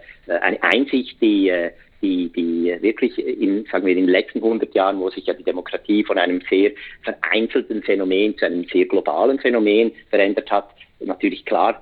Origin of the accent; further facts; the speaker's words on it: Switzerland; moved away; zum Beispiel als Schweizer Bürger und Bürgerin, auch wenn ich im Ausland lebe seit Jahrzehnten